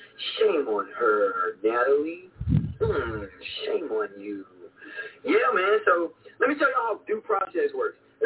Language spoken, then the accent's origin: English; Lecompte, Louisiana, United States; So, I'm from LeCount. I went to Tioga High School. I graduated from Tioga.